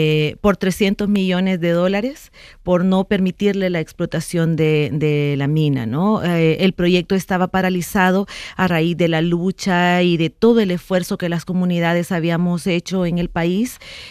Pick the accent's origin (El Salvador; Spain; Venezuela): El Salvador; Nosotros en El Salvador hemos sido el único país en el mundo